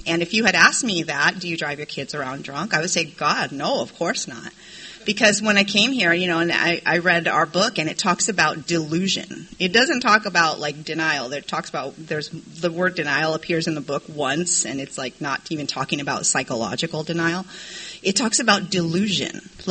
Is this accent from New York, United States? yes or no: no; San Diego, California, United States; I grew up in San Diego and I didn't start drinking until end of high school, beginning of college.